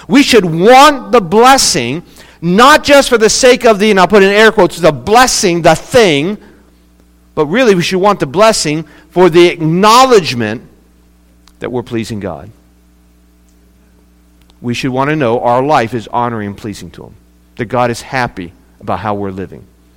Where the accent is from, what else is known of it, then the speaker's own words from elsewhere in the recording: West Virginia, United States; also born or lived in Ohio / Mississippi; Most of you know I was born in Ohio, but I claim West Virginia because it's West Virginia. That's why I claim it. But that's where I grew up. I lived the first 5 years of my life in Ohio, the second 5 years in Mississippi.